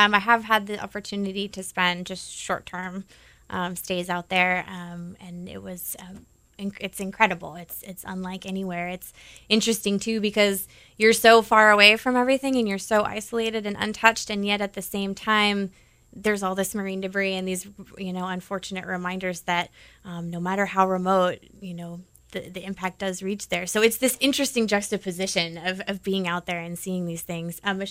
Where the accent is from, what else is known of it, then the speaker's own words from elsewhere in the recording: California, United States; I grew up in the Monterey Bay Area in California